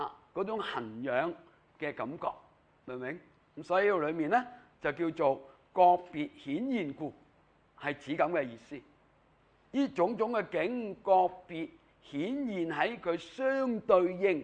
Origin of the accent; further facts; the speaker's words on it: China; 咁我哋中國人咧，呢兩個字咧都會譯佢做色嘅啊